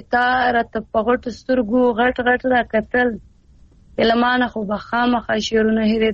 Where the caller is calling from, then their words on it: Quetta, Balochistan, Pakistan; زه کوټه نه بلوچستان